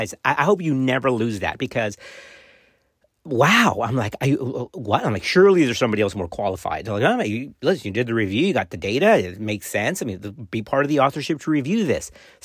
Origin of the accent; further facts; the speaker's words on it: Laredo, Texas, United States; I grew up in Laredo on the border. Man, it was some crazy stuff.